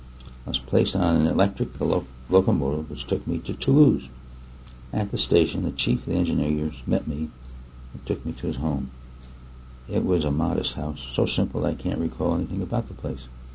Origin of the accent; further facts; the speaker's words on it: New York, United States; I said, "I'm from New York. Where are you from?"